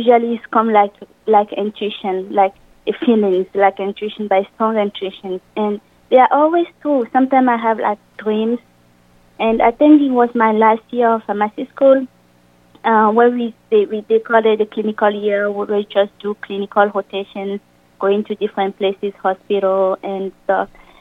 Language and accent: English; Togo; moved away as an adult; also born or lived in France; now in United States; first I was born in Africa, in a small country of Africa called Togo. And then, when I have my high school degree, I moved to France to study. And then, later I moved here to the United States.